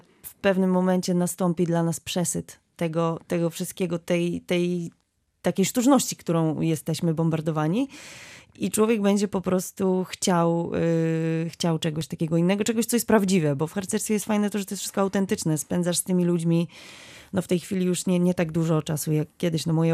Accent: Łódź Voivodeship, Poland; ja przede wszystkim działam w Chorągwi Łódzkiej, bo pochodzę z tamtych okolic.

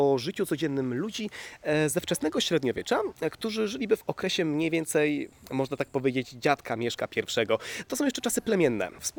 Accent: Gdynia, Pomeranian Voivodeship, Poland; ja jestem z Gdyni współcześnie. Taka mała wioska rybacka, może Państwo kojarzą na Pomorzu.

